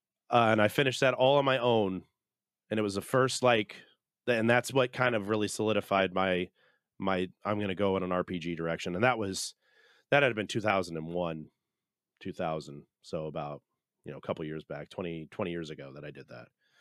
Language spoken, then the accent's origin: English; California, United States; I was raised in California for most of my life. I've lived all over the place, so we've been around. But as a kid and most of my teens, we lived in California